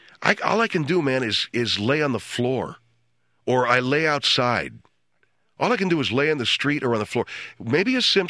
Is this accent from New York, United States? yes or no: yes; Brooklyn, New York, United States; We're from Brooklyn mostly, right?